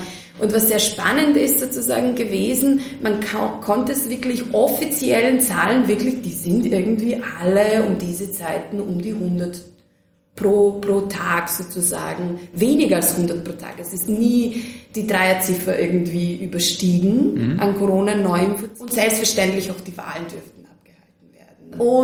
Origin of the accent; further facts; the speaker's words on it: Serbia; Ich war noch nie in Mailand, bin eine Serbin.